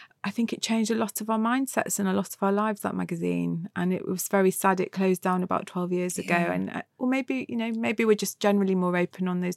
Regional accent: Manchester, North West England, United Kingdom; And, you know, I was living in Manchester. I'm from Manchester. I was living there at a time when Manchester was a very cool music scene.

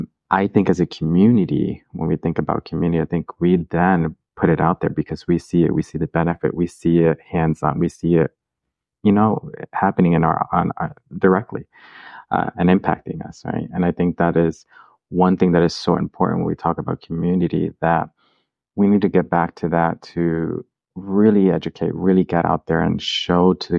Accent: Puerto Rico; I'm from Puerto Rico

